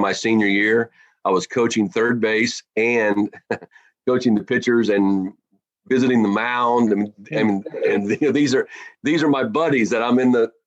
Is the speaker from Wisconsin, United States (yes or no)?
no; Hagerstown, Maryland, United States; I am from Hagerstown, Maryland. I was born in Baltimore. I grew up in a small town in western Maryland, right where West Virginia, Maryland, and Pennsylvania come together